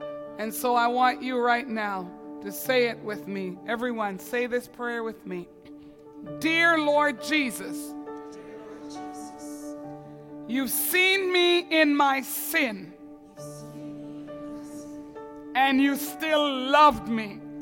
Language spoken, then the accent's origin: English; Quebec, Canada; now in Ontario, Canada; because I'm from Quebec, where we know how to drive.